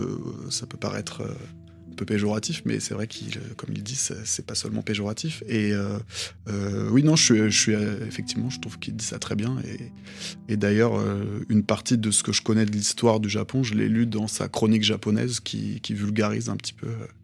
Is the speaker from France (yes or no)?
yes; France; en tant que Français, on a plutôt un sentiment parfois inverse